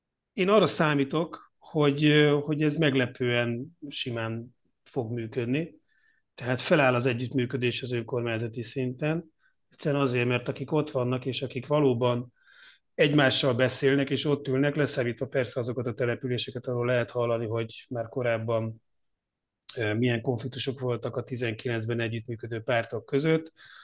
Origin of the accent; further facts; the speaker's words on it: Budapest, Hungary; hiszen óbudai vagyok